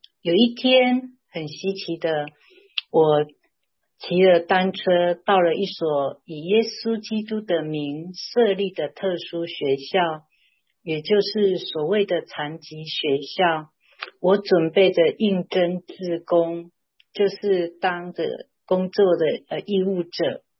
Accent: Taiwan; 我是来自台湾省的

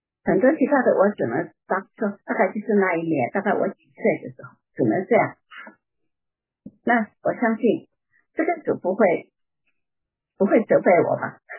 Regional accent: China; 我们中国人还有一种叫做什么农历年啊西历啊

